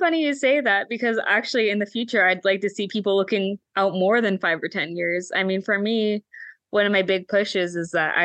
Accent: United States; even though they might not have that cultural connection that I do growing up on the Klamath River

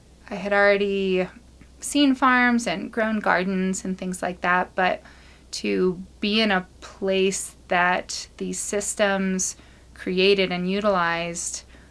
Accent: Florida, United States; Yes. So I grew up in Florida, although I didn't do a ton of gardening and farming when I was there.

